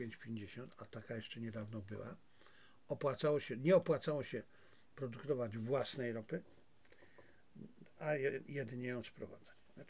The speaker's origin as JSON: {"language": "Polish", "region": "Silesian Voivodeship", "country": "Poland", "tie": "born there", "said": "ja się urodziłem na Śląsku, więc wiem, że niektóre chodniki górnicze mogły być nieeksploatowane"}